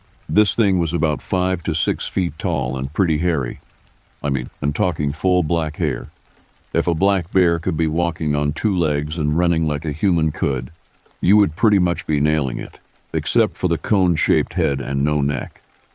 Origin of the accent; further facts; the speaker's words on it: Oklahoma, United States; Born and raised in Oklahoma and have been my whole life. I grew up fishing, tracking, everything you could possibly want to do in the outdoors.